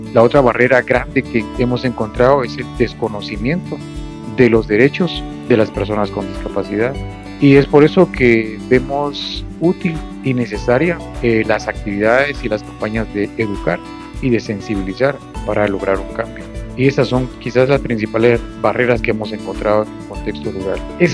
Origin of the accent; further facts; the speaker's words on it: Guatemala; Nos cuesta mucho como guatemaltecos rescatar o valorar lo que ya se hizo anteriormente